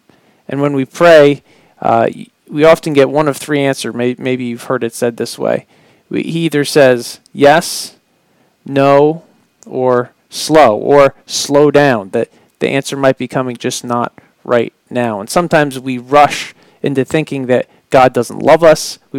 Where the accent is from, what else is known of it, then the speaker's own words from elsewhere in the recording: King of Prussia, Pennsylvania, United States; I'm from the King of Prussia area. That's where I grew up.